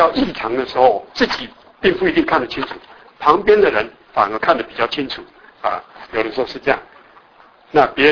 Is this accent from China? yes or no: no; Taiwan; now in United States; 到我是说我们台湾的，我从台湾来的哈